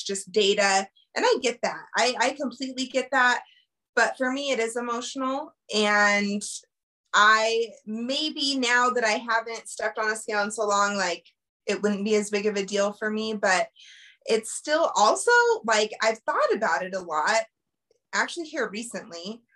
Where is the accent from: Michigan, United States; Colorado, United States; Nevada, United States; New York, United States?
Colorado, United States; I born and raised in Colorado, lived here my whole life, always struggled with my weight.